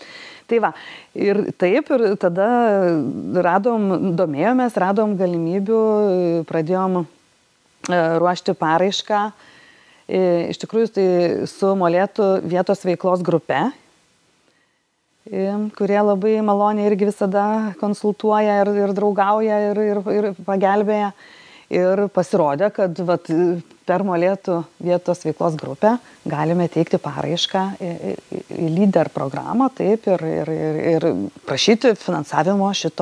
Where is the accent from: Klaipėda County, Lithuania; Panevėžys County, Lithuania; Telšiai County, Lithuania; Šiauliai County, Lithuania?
Panevėžys County, Lithuania; Biržai; Pavyzdžiui, aš esu iš Biržų